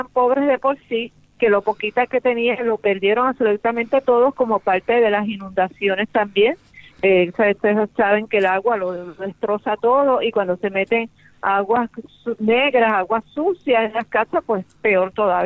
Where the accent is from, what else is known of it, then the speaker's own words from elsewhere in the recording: Puerto Rico; como nosotros somos colonia de los Estados Unidos